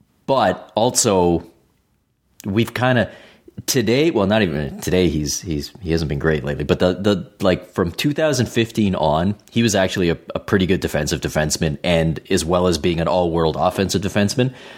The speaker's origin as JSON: {"language": "English", "country": "Canada", "said": "because I'm Canadian"}